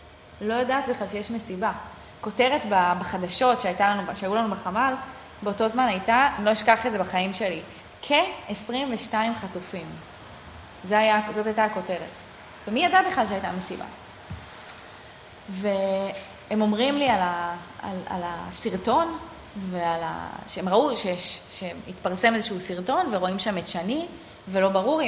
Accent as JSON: {"language": "Hebrew", "town": "Sarigim", "region": "Jerusalem District", "country": "Israel", "tie": "born or raised there", "said": "לוקחת אתכם איתי לסריגים, יישוב קטן בעמק האלה שבו נולדתי וגדלתי"}